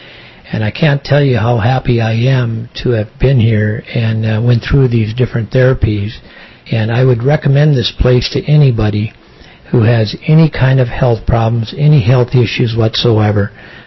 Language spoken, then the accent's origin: English; Long Island, New York, United States; now in Austin, United States; I'm from New York, out on Long Island